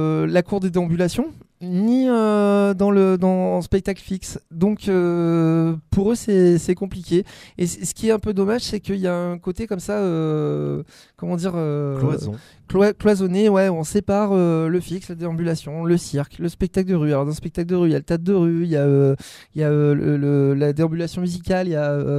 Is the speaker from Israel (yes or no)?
no; France; On est français, hein, donc on n'a pas.